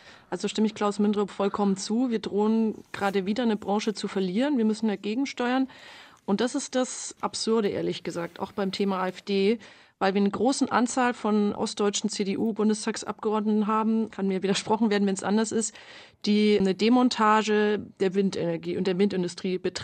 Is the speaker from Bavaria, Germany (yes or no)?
yes; Bavaria, Germany; Ich bin aus Bayern.